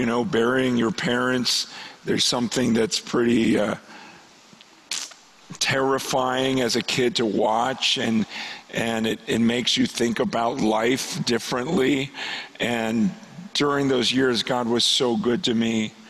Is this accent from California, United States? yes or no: yes; San Francisco, California, United States; born there; I was born in San Francisco. My mother died while she was giving birth to me.